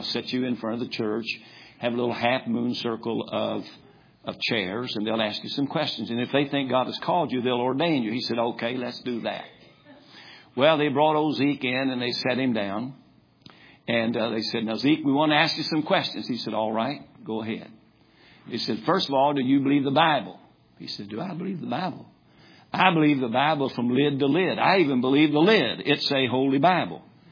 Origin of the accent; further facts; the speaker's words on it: Kentucky, United States; Now, I'm from Kentucky.